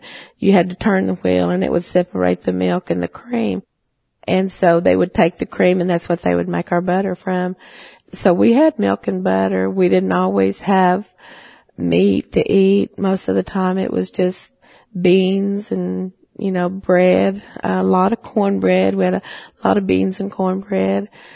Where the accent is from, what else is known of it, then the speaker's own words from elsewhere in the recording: Wetumpka, Oklahoma, United States; now in Oklahoma City, United States; I'm of the Creek tribe, and I live in Oklahoma City, Oklahoma. I was born in Wetumpka, Oklahoma, and it was just a little bitty small town.